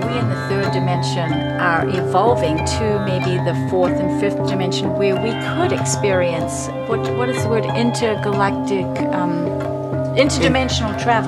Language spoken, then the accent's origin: English; New Zealand; People would ask me, because I'm from New Zealand.